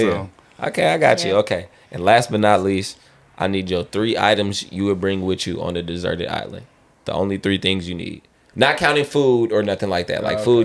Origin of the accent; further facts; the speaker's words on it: California, United States; Even though I'm a Bay Area Charger fan, I get a lot of flack. I like the Knicks, the Chargers. I grew up around Raiders and Niners, so I know how it is.